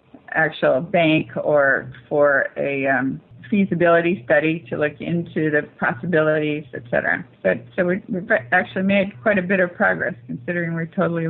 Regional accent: California, United States; even I'm from California

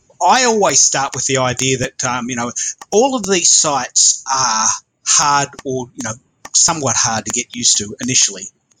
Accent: Australia; I'm an Aussie in Melbourne, Australia.

